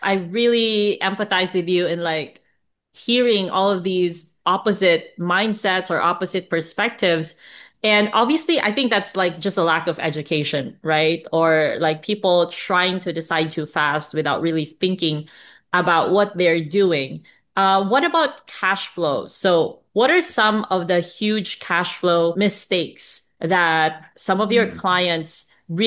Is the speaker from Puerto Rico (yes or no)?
no; Philippines; accent: Filipino; English is a second language; I was trying to hide my Manny Pacquiao accent, you know?